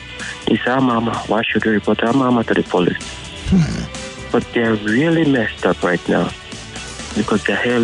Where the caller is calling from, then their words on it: Michigan, United States; I'm calling from Michigan.